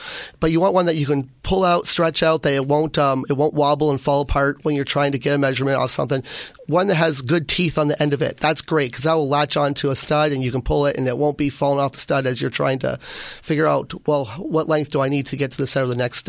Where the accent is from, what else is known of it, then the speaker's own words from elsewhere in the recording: Canada; moved away; I'm from Canada, and in Canada we call drywallers boarders and tapers.